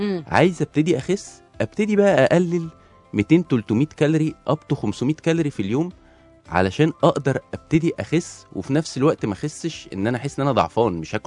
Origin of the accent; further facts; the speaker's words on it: Egypt; عامه احنا كمصريين ما نحبش نرمي اي حاجه،